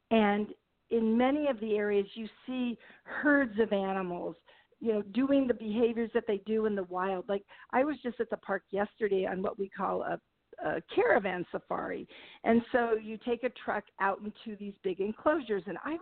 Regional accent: San Diego, California, United States; also born or lived in Orange County; Amazingly, I was born in San Diego, and I know they say there aren't a lot of San Diego natives. And so I grew up going to the zoo when I was a child, and my family moved away to Orange County.

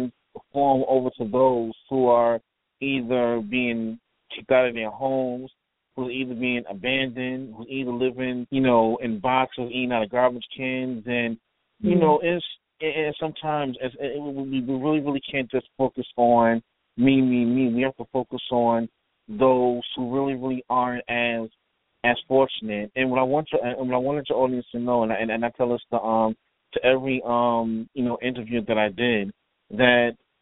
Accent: New York, United States; And Arlene, you know, you're from New York and I'm from New York, and you see stuff that's really, really, you know, going on.

